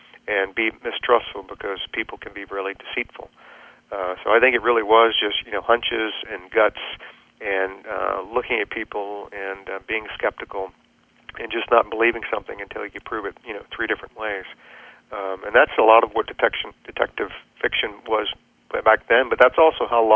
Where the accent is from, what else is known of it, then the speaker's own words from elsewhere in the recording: Richmond, Virginia, United States; even though I grew up in Richmond, Virginia, there was actually, they had some slaughterhouses